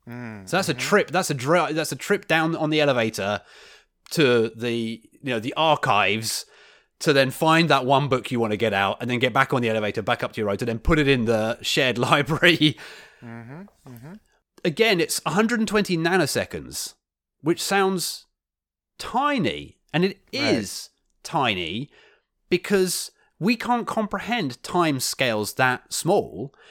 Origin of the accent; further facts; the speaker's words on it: United Kingdom; Pinging the other side of the Atlantic back to my home country, if I ping bbc.co.uk, it takes 90 milliseconds.